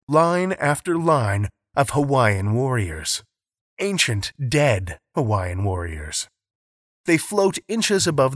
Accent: Saskatoon, Saskatchewan, Canada; my hometown of Saskatoon was the coldest place on the planet

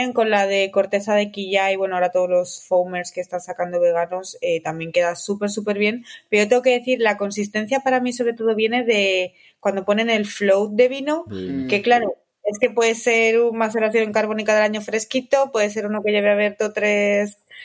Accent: Valladolid, Castile and León, Spain; yo soy de Valladolid, nacido en Valladolid, o sea, imagínate.

